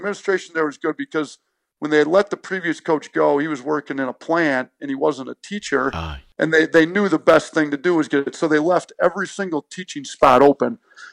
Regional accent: Wisconsin, United States; Yeah, I think you hit it head on. I grew up in Wisconsin, so

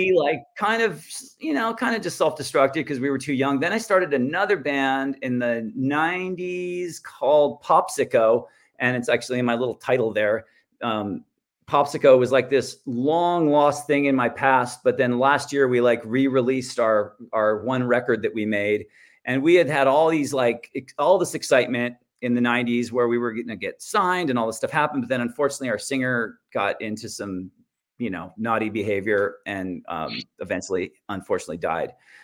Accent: Santa Barbara, California, United States; my buddy Derek, who I grew up with in Santa Barbara.

